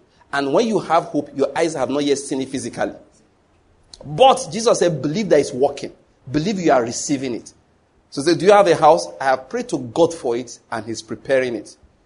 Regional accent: Nigeria; English is a second language; Good afternoon, ma'am. I'm from Nigeria. I came for a course. I stayed here only 3 weeks.

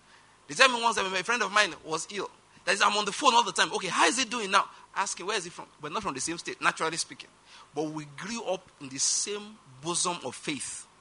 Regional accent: Ondo, Nigeria; I'm from Mondo State. My father was from Owo. My mother from the same place.

